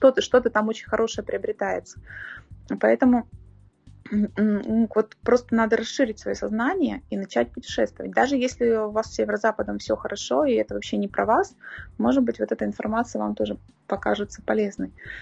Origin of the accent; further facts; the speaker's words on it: Izhevsk, Udmurtia, Russia; Например, мой родной город Ижевск